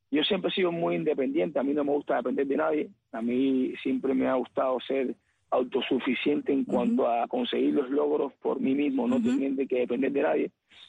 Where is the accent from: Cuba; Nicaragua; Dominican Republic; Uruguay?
Cuba; yo llegué pensando como buen cubano